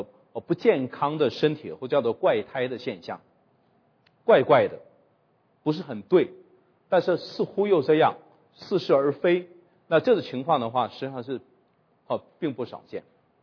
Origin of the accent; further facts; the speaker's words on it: China; 我们中国人就知道狐狸嘛